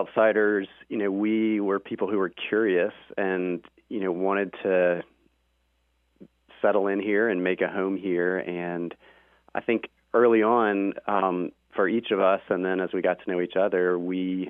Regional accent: Alabama, United States; also born or lived in Atlanta; Yeah, so I grew up in Alabama on the Gulf Coast and lived most of my life in the South and moved here about 5 years ago from Atlanta, Georgia.

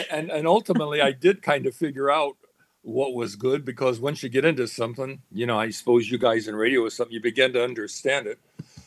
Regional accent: Florida, United States; born there; I was born in Florida, where my dad was in the Army Air Corps.

